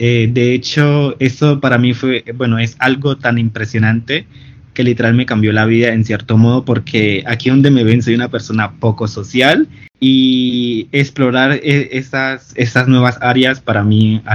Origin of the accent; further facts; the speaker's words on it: Cali, Valle del Cauca, Colombia; soy de Colombia, de la ciudad de Cali, tengo 22 años, actualmente resido en Cali.